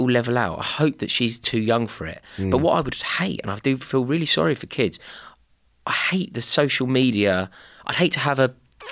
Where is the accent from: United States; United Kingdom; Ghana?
United Kingdom; I know we're British and we don't speak about things like